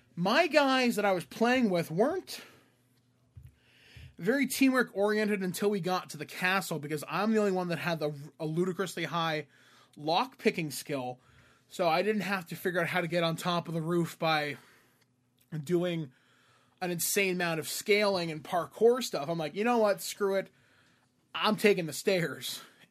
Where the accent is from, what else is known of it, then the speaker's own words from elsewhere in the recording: Canada; Now, me being Canadian, yes, I have taken French in school, but nothing beyond the 10th grade, which was required for me. I'm 33 years old.